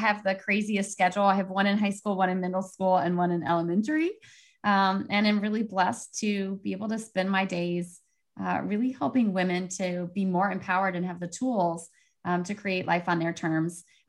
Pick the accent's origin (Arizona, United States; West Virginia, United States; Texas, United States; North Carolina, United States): Texas, United States; And being growing up in Texas, we definitely celebrate Cinco de Mayo around here.